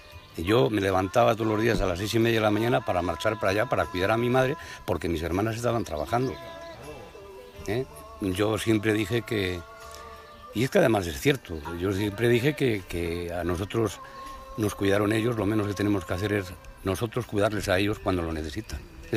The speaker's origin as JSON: {"language": "Spanish", "town": "Sotillos de Sabero", "region": "Castile and León", "country": "Spain", "tie": "born there", "said": "Yo nací en Sotillos de Sabero. Ahí donde el pozo, ahí arriba, en el pueblín de arriba."}